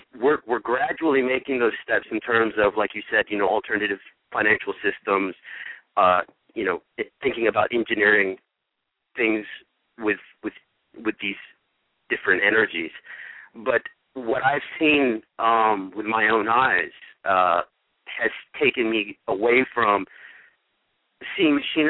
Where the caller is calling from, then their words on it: Maryland, United States; Hi, I'm from Maryland.